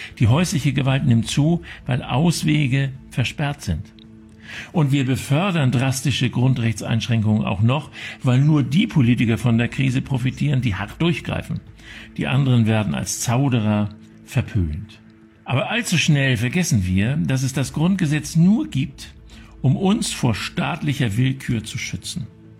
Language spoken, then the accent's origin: German; Berlin, Germany; Ob es jedoch zumutbar ist, dass ich als Berliner mein Ferienhaus in Mecklenburg-Vorpommern nicht anfahren und nutzen darf